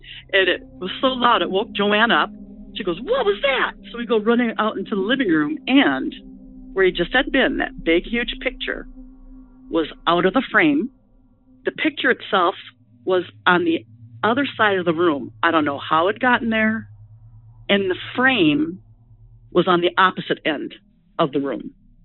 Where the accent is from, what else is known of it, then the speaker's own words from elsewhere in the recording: Madison, Wisconsin, United States; I'm from Madison, Wisconsin.